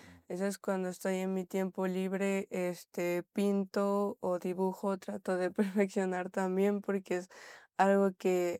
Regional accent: Latacunga, Cotopaxi, Ecuador; Sí, siempre en Latacunga.

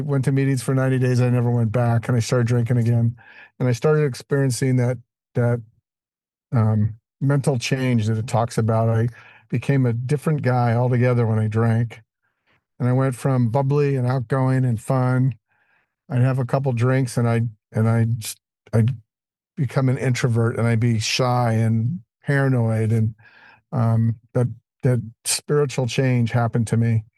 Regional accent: Denver, Colorado, United States; My first drunk that I remember, I'm from Denver.

